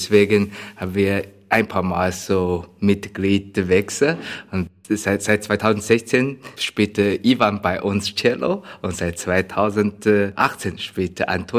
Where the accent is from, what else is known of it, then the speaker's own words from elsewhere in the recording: Shanghai, China; German is a second language; now in Vienna, Austria; Ursprünglich kommen wir aus Shanghai.